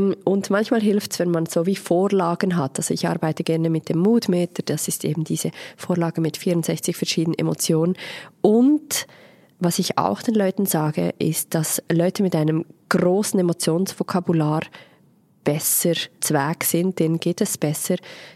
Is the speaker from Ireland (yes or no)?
no; Romanshorn, Thurgau, Switzerland; mein Heimatort ist Romanshorn.